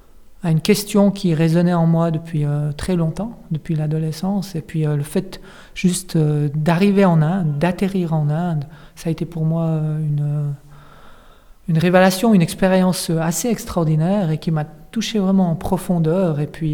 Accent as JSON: {"language": "French", "town": "Charrat", "region": "Valais", "country": "Switzerland", "tie": "born or raised there", "said": "je suis né à Chara, un petit village valaisan, qui fut pour moi, je pense que j'ai eu une enfance très heureuse. Je pense qu'on a la chance, en grandissant en Valais, de grandir dans un pays qui est assez extraordinaire."}